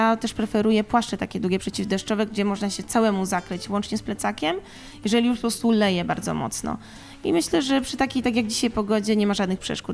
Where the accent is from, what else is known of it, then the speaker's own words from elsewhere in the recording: Subcarpathian Voivodeship, Poland; No i zarówno ja, jak i mój mąż pochodzimy z Bieszczad